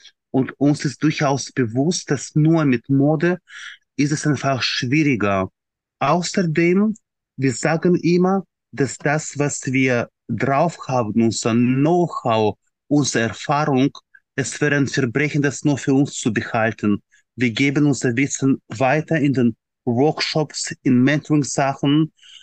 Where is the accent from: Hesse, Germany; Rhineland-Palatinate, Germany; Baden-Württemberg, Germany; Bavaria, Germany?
Hesse, Germany; Frankfurt; Wir sagten, nee, wir kommen aus Frankfurt.